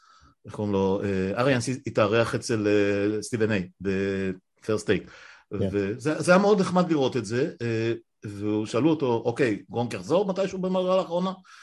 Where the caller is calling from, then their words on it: Hod HaSharon, Central District, Israel; אני יודע, מהוד השרון מדבר איתך.